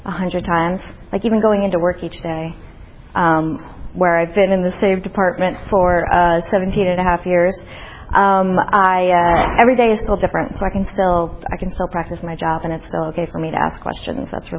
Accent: Northeast, United States; And I was tired of living in New York City anyway, and I'm from the Northeast, and I hate the cold.

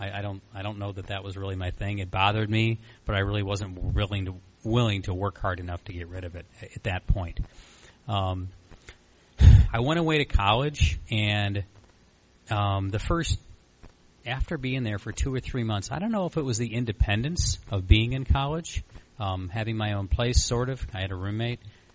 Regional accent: Flint, Michigan, United States; I'm from Flint, Michigan.

